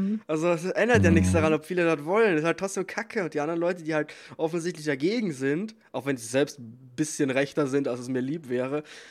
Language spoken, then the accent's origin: German; Austria; ich als Österreicher brauche da, glaube ich, kein großes Fass aufmachen